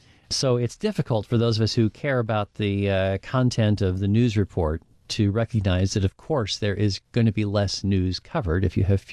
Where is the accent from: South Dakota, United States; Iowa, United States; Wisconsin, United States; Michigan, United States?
South Dakota, United States; Rapid City; the first newsroom I worked in at my hometown paper in Rapid City, South Dakota